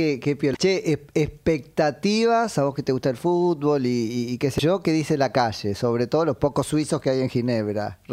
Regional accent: Argentina; Recordaste que somos argentinos.

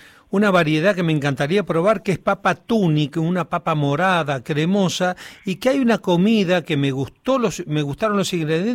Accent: Patagonia, Argentina; now in Buenos Aires, Argentina; por lo menos yo soy de la Patagonia, vivo en Buenos Aires

